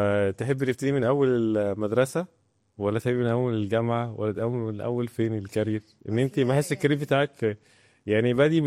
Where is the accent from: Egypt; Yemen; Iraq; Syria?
Egypt; دي حاجه كمصريين نفتخر بيها